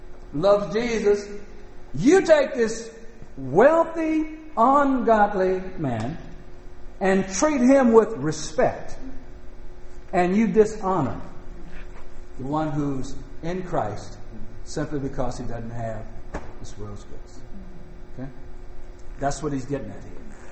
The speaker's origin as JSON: {"language": "English", "region": "Southern United States", "country": "United States", "tie": "born or raised there", "said": "Like when I grew up in the South, a lot of times much property was taken away from people through the legal system"}